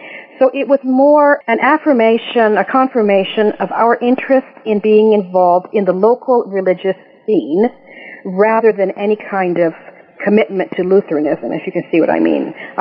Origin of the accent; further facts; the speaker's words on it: United States; I was born and raised a Quaker in the States and have Quaker roots back to the early 1700s in Ireland.